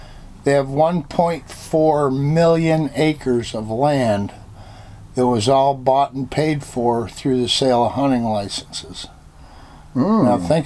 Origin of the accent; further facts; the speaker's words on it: Winchester, Virginia, United States; also born or lived in Montrose, Pennsylvania; I was born in Virginia, in Winchester, and then my family moved to Pennsylvania, and...